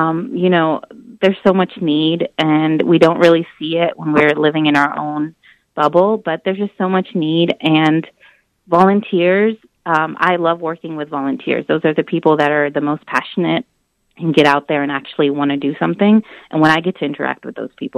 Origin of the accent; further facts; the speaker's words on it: Kentucky, United States; now in Des Moines, United States; Well, I'm originally from Kentucky